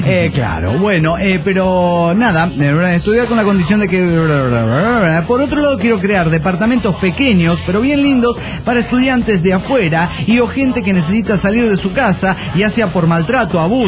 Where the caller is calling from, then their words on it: Mar del Plata, Buenos Aires Province, Argentina; de Mar del Plata, Argentina.